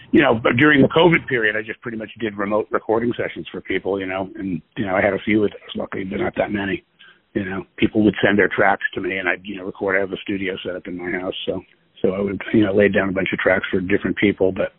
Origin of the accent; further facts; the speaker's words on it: San Francisco, California, United States; So I left and came back to San Francisco, which is my hometown, and my mom was getting old, too, so it was a good thing that I came back.